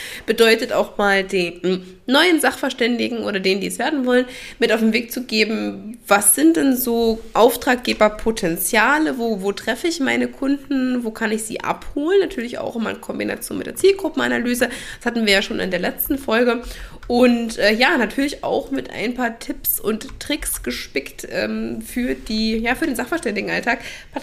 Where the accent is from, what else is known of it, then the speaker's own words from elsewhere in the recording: Gera, Thuringia, Germany; Ich komme ja aus dem ländlichen Bereich, also ich komme ja aus Thüringen, aus Gera, um genau zu sein.